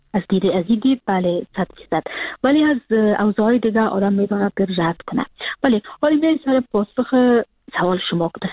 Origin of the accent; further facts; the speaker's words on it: Kabul, Afghanistan; now in Frankfurt, Germany; من سال 2020 که فرداش 2021 بود کابل ترک کردم و اون روز که سال نو تغییر میخورد من از ترکیه آمدم به فرانکفورت